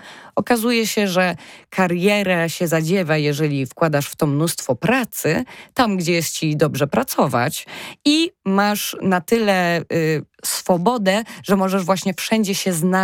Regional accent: Poznań, Greater Poland Voivodeship, Poland; z moim małżonkiem jesteśmy z Poznania. Zresztą cały nasz zespół to są poznaniaki. Urodziliśmy się w Poznaniu, zostaliśmy w tym Poznaniu

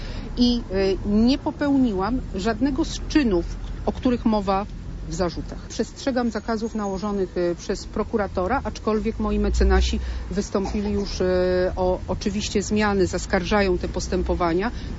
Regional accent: Poznań, Greater Poland Voivodeship, Poland; jestem też poznanianką

